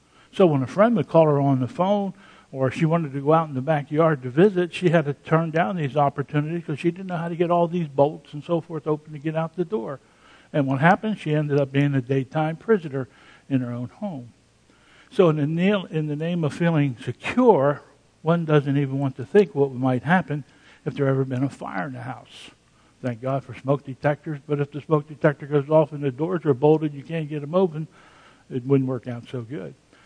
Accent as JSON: {"language": "English", "region": "Pennsylvania", "country": "United States", "tie": "born or raised there", "said": "Now, as a child growing up in Pennsylvania, we had blue laws in Pennsylvania."}